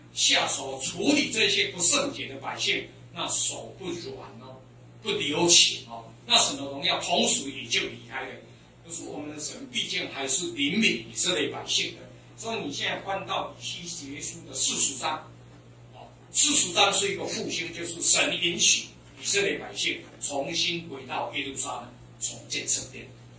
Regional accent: Taiwan; 我们台湾话有一句这么说啊

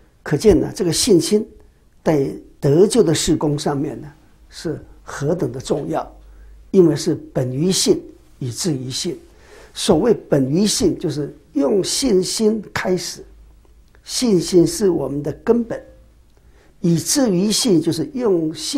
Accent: Taiwan; 那我们台湾人的神也更多。单单我们一个客厅呢，那个神就一大堆了

